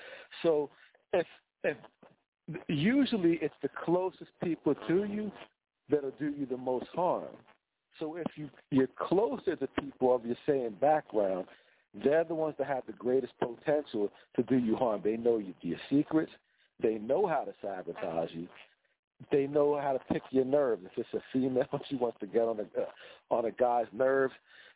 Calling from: New Jersey, United States; I'm calling from the South Jersey area.

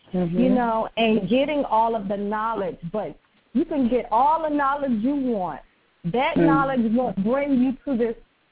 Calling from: Savannah, Georgia, United States; I'm calling from Savannah.

